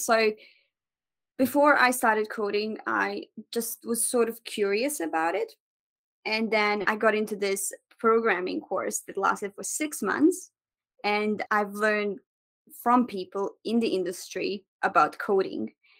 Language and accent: English; Bosnia & Herzegovina; now in Australia; So because I came from Bosnia